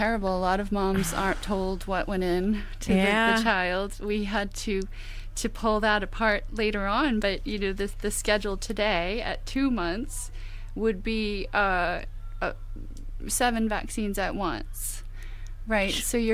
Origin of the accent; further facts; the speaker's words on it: Braintree, Massachusetts, United States; I grew up in the Braintree, Massachusetts, the town of Braintree, Massachusetts. I grew up in, you know, middle class America. I grew up in a self-employed family.